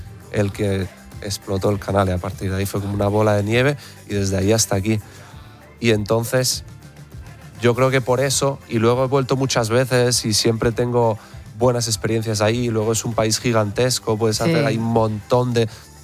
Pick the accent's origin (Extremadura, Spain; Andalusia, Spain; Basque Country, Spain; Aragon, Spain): Andalusia, Spain; Granada; Mi padre es catalán y mi madre es de Suiza, pero vivimos y crecimos en Granada.